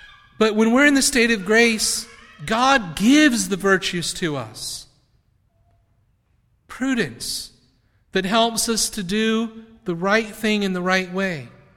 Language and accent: English; Indiana, United States; There's a girl in my hometown in Indiana who has given up ice cream.